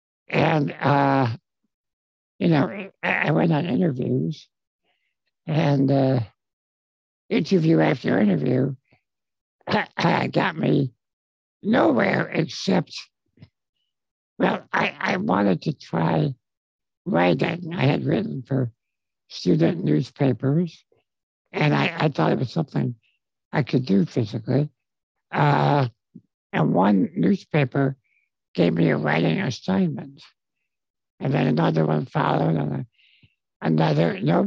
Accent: New York, United States; I grew up in New York.

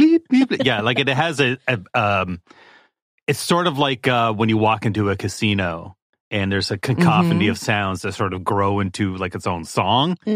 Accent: Buenos Aires, Argentina; I'm from Buenos Aires.

